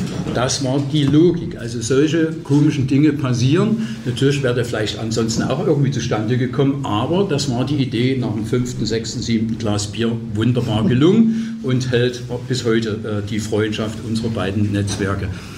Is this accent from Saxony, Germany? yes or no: yes; Dresden, Saxony, Germany; Dresden, das ist meine Heimatstadt, in Sachsen, in Deutschland